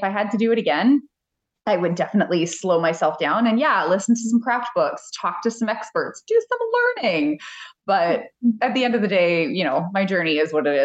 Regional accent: Canada; Yes, they're Canadian. I'm Canadian.

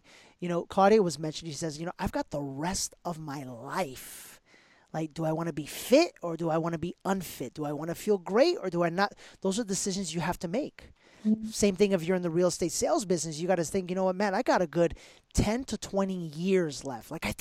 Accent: New York City, New York, United States; So this is a question from my favorite city in the world, my hometown, New York City.

